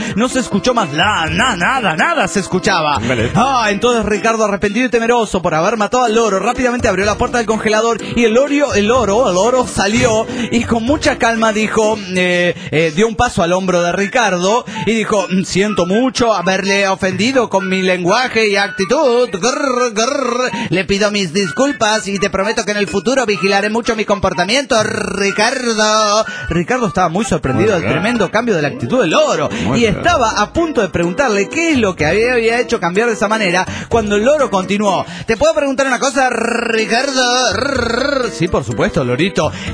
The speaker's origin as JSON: {"language": "Spanish", "town": "León", "region": "Guanajuato", "country": "Mexico", "said": "de León, Guanajuato, México."}